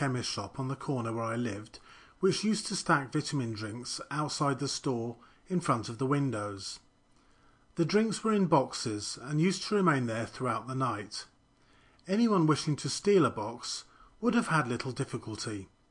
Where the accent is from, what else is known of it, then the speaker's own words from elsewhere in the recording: United Kingdom; now in South Korea; I do feel one is less likely to be a victim in Korea than in the UK, my home country